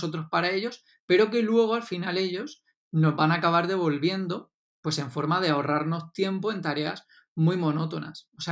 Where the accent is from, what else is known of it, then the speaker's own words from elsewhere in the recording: Alicante, Valencian Community, Spain; ya estuve un añito allí en Madrid y luego volví a Alicante, a mi tierra. Luego he estado también un año en Valencia